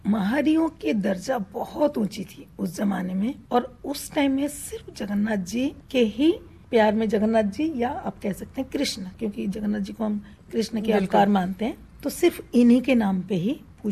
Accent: Odisha, India; मैं ओडिशा में पैदा हुई हूँ, उड़ीसा में पली बड़ी हूँ, और 6 साल के उम्र से मेरे पेरेंट्स ने मुझे ओडिसी के साथ

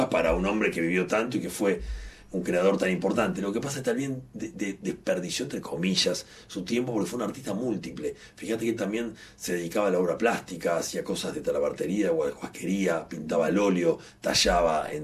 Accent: Argentina; gente, en mi país, en Argentina, somos muy de estar muy tangueros

